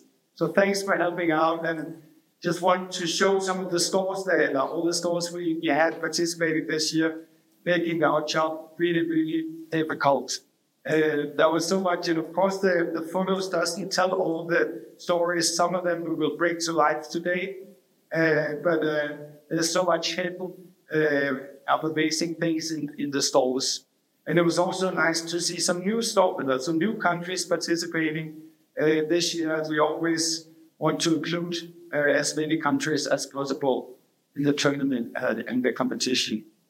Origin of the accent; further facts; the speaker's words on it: Denmark; English is a second language; I come from Denmark.